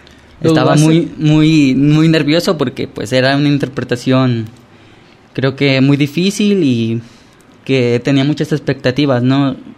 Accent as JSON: {"language": "Spanish", "town": "Zapotlán el Grande", "region": "Jalisco", "country": "Mexico", "tie": "born or raised there", "said": "para todas las personas que somos oriundos de Zapotlán el Grande"}